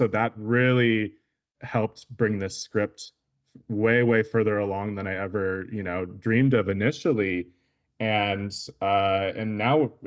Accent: Twin Cities, Minnesota, United States; I didn't grow up in the reservation. I grew up in the Twin Cities.

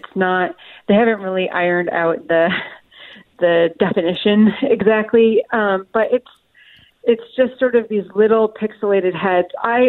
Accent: Chicago, Illinois, United States; Yes, I'm from Chicago, so I was extremely excited.

